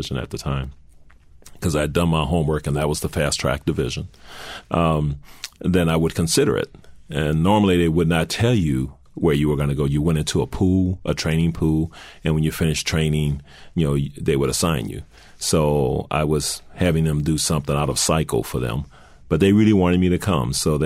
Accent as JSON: {"language": "English", "town": "New Orleans", "region": "Louisiana", "country": "United States", "said": "But yeah, so, I'm from New Orleans, so that all that stuff kind of, means a little something to me."}